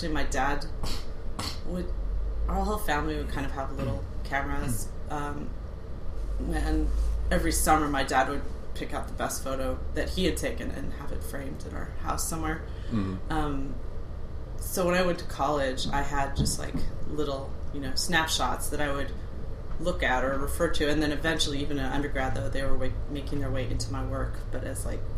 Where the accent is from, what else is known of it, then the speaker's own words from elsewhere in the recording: Greeley, Colorado, United States; also born or lived in Honolulu; Well, I was born in Honolulu, but we moved to Colorado when I was four, so I don't really remember Honolulu.